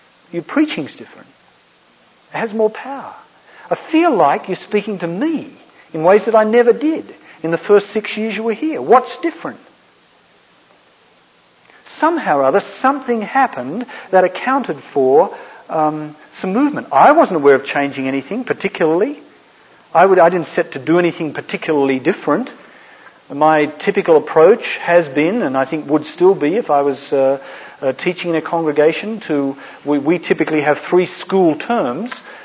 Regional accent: Australia; accent: Australian; No, that's just my Australian accent.

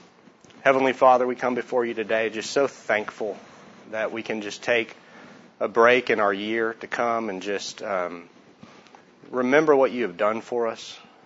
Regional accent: Plano, Texas, United States; I'm from Plano, Texas.

